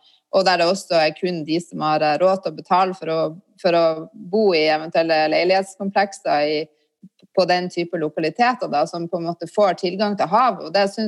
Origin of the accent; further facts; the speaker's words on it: Nordland, Norway; also born or lived in Tromsø; now in Harstad, Norway; som nordlending da, så har jeg jo bodd litt rundt omkring. Jeg er fra Lofoten, bor i Harstad, har bodd i Tromsø i mange år, og har vært mye i Bodø.